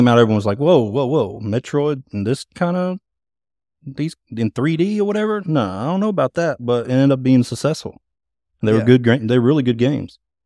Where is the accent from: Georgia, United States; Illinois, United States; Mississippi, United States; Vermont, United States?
Mississippi, United States; Starkville; I'm also born and raised in Starkville, Mississippi.